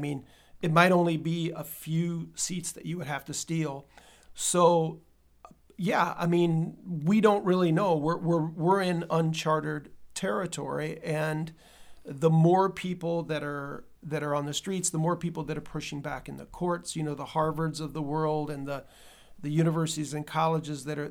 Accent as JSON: {"language": "English", "country": "United States", "tie": "born or raised there", "said": "I grew up in the United States where, you know, you don't always like your librarians"}